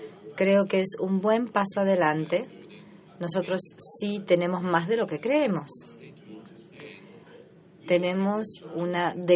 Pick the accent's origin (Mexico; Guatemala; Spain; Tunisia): Tunisia; vengo de Túnez, del Organismo Nacional para la Seguridad en Internet